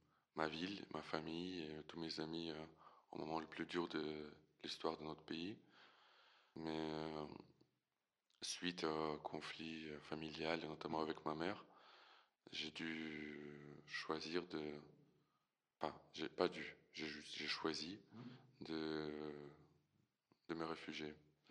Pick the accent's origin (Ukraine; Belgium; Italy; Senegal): Ukraine; first language Russian; French is a second language; now in France; je suis ukrainien. Je suis né, j'ai grandi en Ukraine, mais toute ma vie j'ai parlé principalement russe dans ma famille ou avec mes amis